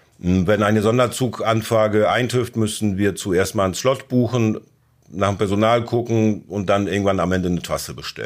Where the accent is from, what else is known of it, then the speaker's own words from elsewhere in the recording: Hamburg, Germany; Unter Hinterland verstehen wir als Hamburger nicht unbedingt Nordniedersachsen und Südschleswig-Holstein, sondern eher Mittel- und Osteuropa.